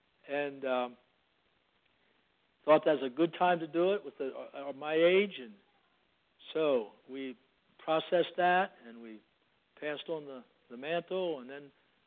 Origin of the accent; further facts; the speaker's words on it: Pennsylvania, United States; now in Maryland, United States; My wife and I grew up in Pennsylvania. We got married in Pennsylvania, and the year after we were married, we were called to Maryland